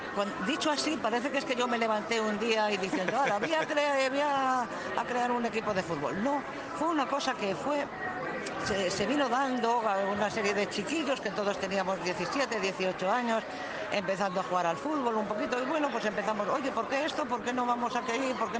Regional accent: Pinto, Community of Madrid, Spain; de mi pueblo en sí, porque soy pinteña

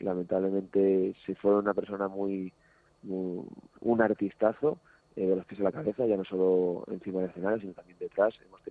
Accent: Montcada, Catalonia, Spain; yo iba mucho al casal de jóvenes de Moncada, somos de Moncada, de una población muy cerquita de Barcelona

